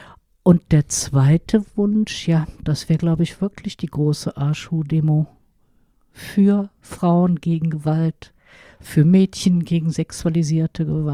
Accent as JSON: {"language": "German", "town": "Cologne", "region": "North Rhine-Westphalia", "country": "Germany", "tie": "born or raised there", "said": "meiner Heimatstadt Köln"}